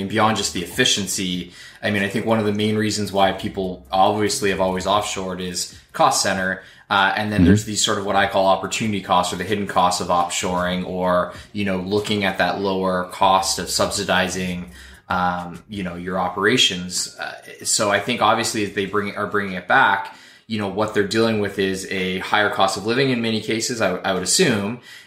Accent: Canada; I'm from Canada and don't have that much of a context for it

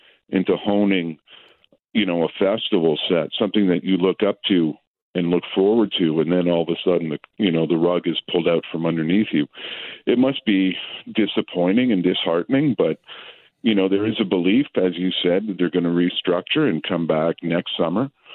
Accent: Canada; as Canadian comedians, that was what we aimed for.

